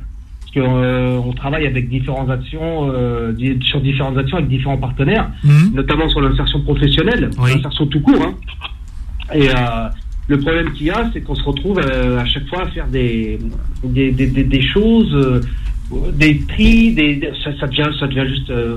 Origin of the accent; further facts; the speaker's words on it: Chanteloup-les-Vignes, Île-de-France, France; also born or lived in Vers-sur-Oise; Alors, je suis originaire de Vers-sur-Oise et de Chanteloup-les-Vignes.